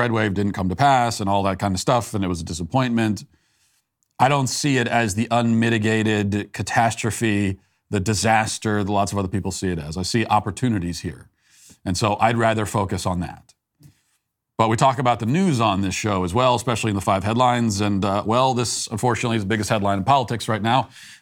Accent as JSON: {"language": "English", "region": "Virginia", "country": "United States", "said": "I was there, I know, I lived there, as you know. That's my home state."}